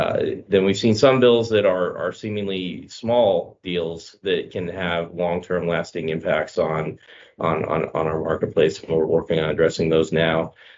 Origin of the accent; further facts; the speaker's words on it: Rotonda West, Florida, United States; I often cite to my hometown of Rotunda, West Florida, which is really literally a giant circle in the ground. And that was in Charlotte County, Florida.